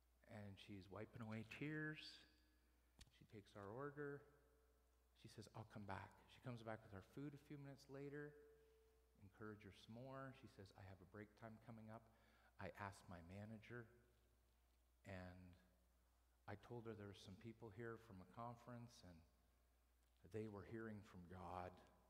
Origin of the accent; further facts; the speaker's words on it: Canada; That's who he is, but I'm Canadian.